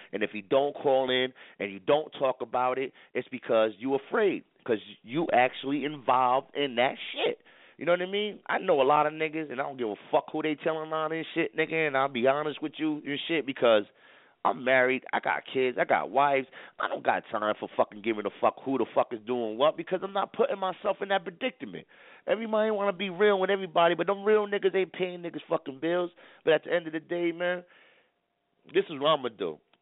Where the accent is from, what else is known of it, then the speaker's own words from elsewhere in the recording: New Haven, Connecticut, United States; I'm from New Haven, man.